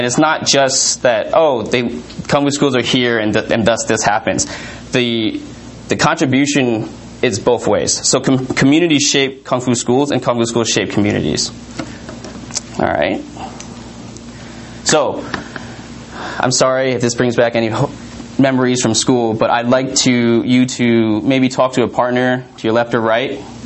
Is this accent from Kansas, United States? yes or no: no; San Francisco, California, United States; I grew up in San Francisco, went to University of Arizona for East Asian Studies